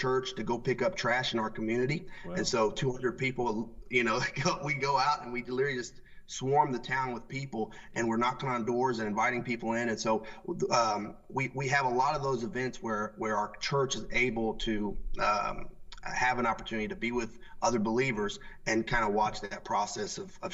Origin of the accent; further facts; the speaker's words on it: Falmouth, United States; I grew up in Falmouth. This is my hometown.